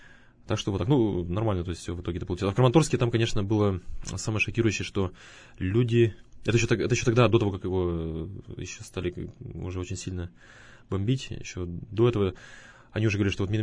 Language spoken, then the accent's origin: Russian; Yekaterinburg, Sverdlovsk Oblast, Russia; мы сами-то из Свердловска. Мы сказали, вот, да, мы россияне, так случилось. Да, мы сами из Свердловска.